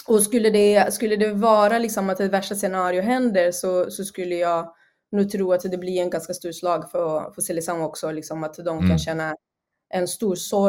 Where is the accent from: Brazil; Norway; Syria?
Brazil; 2014 när vi spelade hemma i Brasilien, jag var där och kollade på matcher